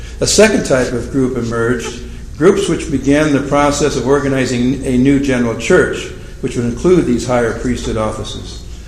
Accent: Michigan, United States; elders from Michigan, my home state

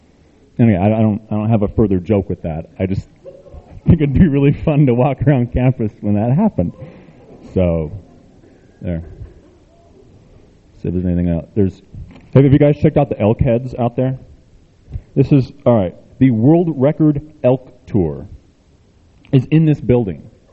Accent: New York, United States; We were raised right in New York. Not a single member of my family was, like, tarred or feathered.

